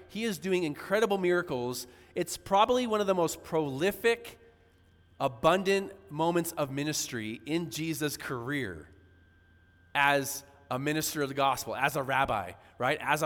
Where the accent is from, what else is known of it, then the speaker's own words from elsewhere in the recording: San Diego, California, United States; We're from San Diego.